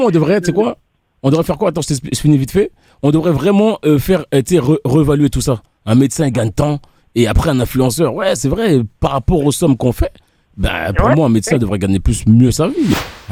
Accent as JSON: {"language": "French", "country": "Haiti", "said": "les gens, ils savent que moi, je viens d'Haïti."}